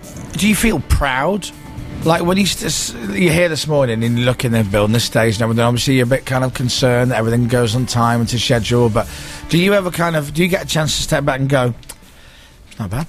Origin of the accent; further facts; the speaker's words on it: Leeds, Yorkshire and the Humber, United Kingdom; I only live up the road. I'm from Leeds, yeah.